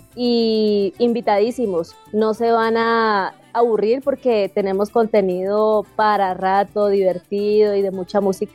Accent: Paz de Ariporo, Casanare, Colombia; aunque ella también es del Casanare como yo soy de Pasaripuro y ella es yopaleña.

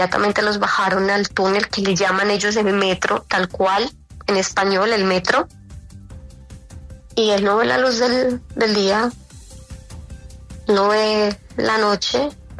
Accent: Colombia; born there; Desde mi país de origen, y el que también me siento muy orgullosa de haber nacido.

